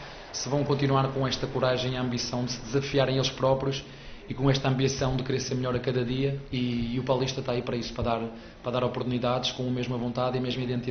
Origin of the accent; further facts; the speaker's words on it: Portugal; vocês sabem que nós também somos portugueses